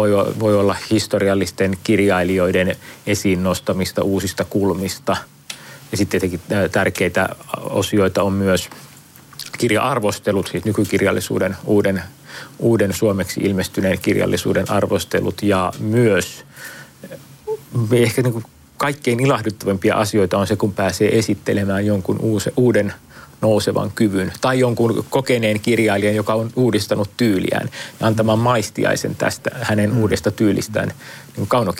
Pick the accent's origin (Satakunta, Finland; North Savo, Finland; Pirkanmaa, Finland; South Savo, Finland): South Savo, Finland; Mikkeli; Mä itse tulen Mikkelistä, seuraan Etelä-Savon tapahtumia aika tiiviisti